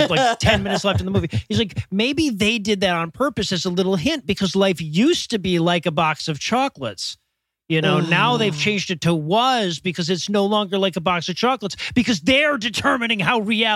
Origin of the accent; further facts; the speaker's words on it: Detroit, Michigan, United States; I grew up in Detroit. It was always that fucking way.